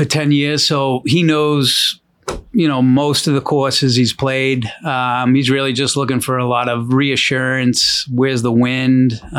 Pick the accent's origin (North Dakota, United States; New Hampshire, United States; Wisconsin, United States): New Hampshire, United States; Merrimack; now in Lowell, United States; I grew up, family's from Lowell, but I grew up in Merrimack, New Hampshire through my younger years and through high school. And then I went back to Lowell when I got a job with Pfizer Pharmaceuticals.